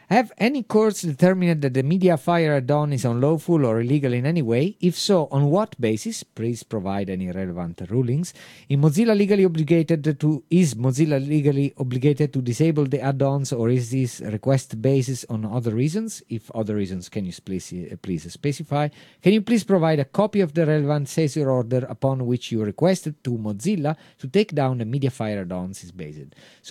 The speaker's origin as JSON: {"language": "English", "country": "Netherlands", "said": "My home country is Netherlands."}